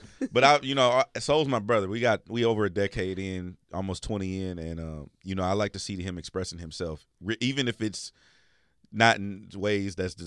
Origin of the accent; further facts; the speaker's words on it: Carson, California, United States; All right, now, I'm from Carson, California.